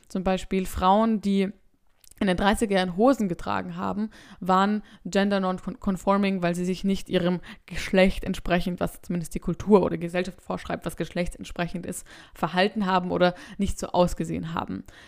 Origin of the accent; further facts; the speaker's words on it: Austria; Also ich glaube auch vor allem bei uns in Österreich